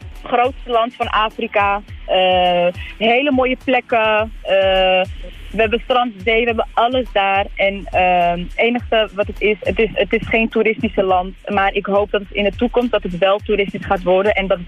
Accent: Amsterdam, North Holland, Netherlands; ik ben hier geboren en getogen in Amsterdam.

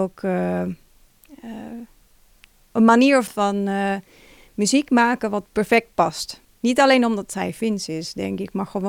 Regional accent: Finland; Dutch is a second language; moved away as an adult; now in Netherlands; Ik kom oorspronkelijk uit Finland. Ik woon nu 20 jaar in Nederland. Ik kwam naar Nederland voor mijn studie.

